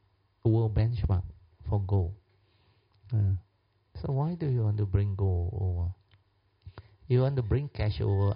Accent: China; My hometown there, a lot of people, mainly Hakka also, they were from the same province. So they like my mother to help to bring money back. There's very few people there to travel back to China.

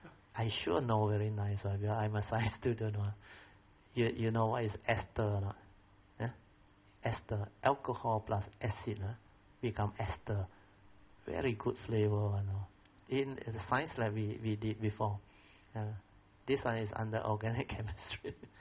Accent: Alor Setar, Kedah, Malaysia; And I was sent to Penang, where my hometown is in Alostar.

